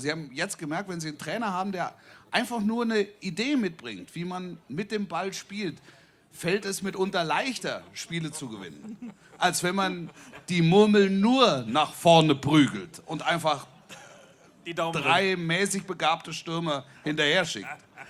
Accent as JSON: {"language": "German", "region": "Baden-Württemberg", "country": "Germany", "tie": "born or raised there", "said": "Ich bin da ganz in der Nähe groß geworden."}